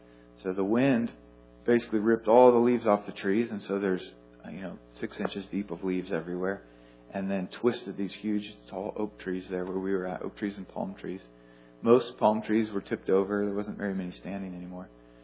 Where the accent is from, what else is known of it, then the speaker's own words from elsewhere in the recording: Texas, United States; We're from Texas. There's Texas flags everywhere.